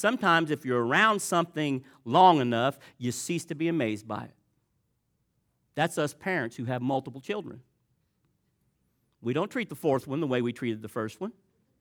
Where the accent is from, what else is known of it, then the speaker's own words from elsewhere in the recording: Vivi, Indiana, United States; My hometown is Vivi, Indiana. There are churches in Vivi, Indiana.